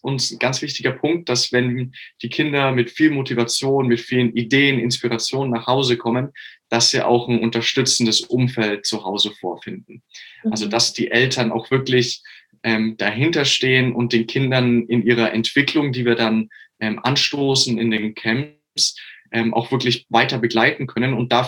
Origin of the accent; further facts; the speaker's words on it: Augsburg, Bavaria, Germany; ich komme aus Augsburg.